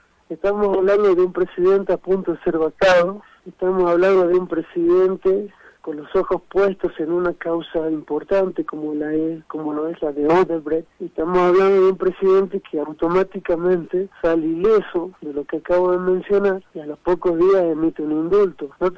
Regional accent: Argentina; En Argentina, vos sabés que yo vengo de Argentina

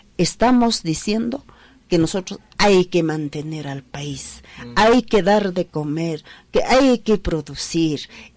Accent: Peru; y nosotros somos, decimos como pueblos originarios, seamos quechuas, amazónicos, aymaras, somos del Perú.

